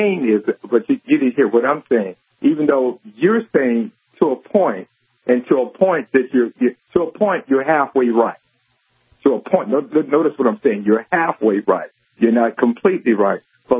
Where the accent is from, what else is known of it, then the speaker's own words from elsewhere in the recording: United States; I do know that as an American, I have much more freedom in this country than I would have in any other country.